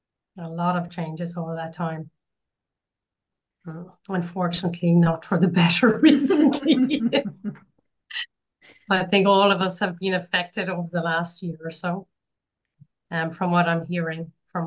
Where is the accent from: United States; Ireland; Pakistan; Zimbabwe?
Ireland; also born or lived in London; now in Barcelona, Spain; Barcelona since 2005. After spending about 12 years in London before that, I'm originally from Ireland, so you can detect from my accent and surname.